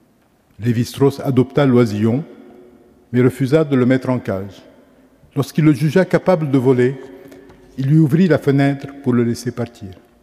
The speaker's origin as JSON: {"language": "French", "country": "Lebanon", "said": "Liban, j'apporterai avec moi tout ce que mes deux patries m'ont donné. Mes origines, mes langues, mon accent, mes convictions, mes doutes"}